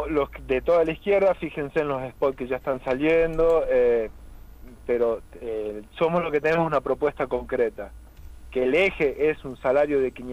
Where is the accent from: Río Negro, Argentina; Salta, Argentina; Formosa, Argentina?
Salta, Argentina; soy veterinario, soy de acá de Salta, bueno, trabajo acá